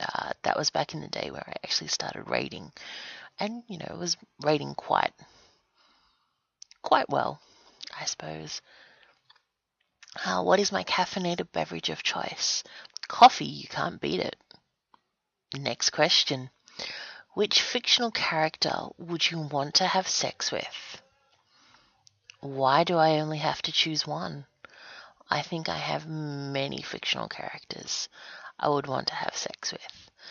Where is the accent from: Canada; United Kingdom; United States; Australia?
Australia; If you can listen to my accent, you'll realize that I'm from Australia